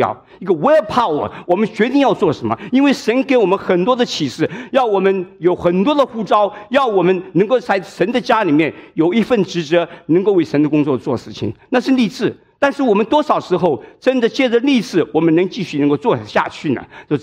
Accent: Hsinchu, Taiwan; also born or lived in Shanghai; now in United States; 我是自己是在上海生的，但是我在新竹长大的，所以我回到台湾去，我就会到新竹我的小学竹师附小，

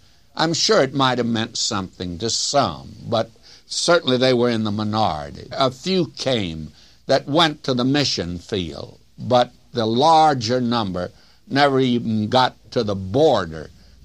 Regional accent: the South, United States; I was raised in the South.

